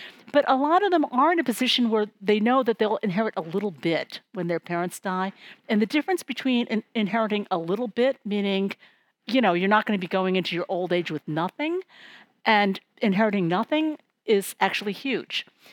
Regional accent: United States; born there; first language English; I was born in America, and English is my first language, and I will say, unfortunately, my only language. I speak a little Chinese.

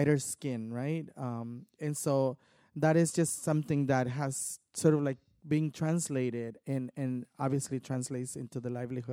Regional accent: Mexico; Se puede decir, yo como mujer mexicana

